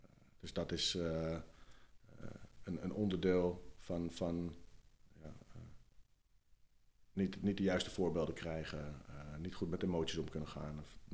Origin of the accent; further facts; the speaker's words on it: Haarlem, North Holland, Netherlands; born there; Ik ben geboren in Haarlem.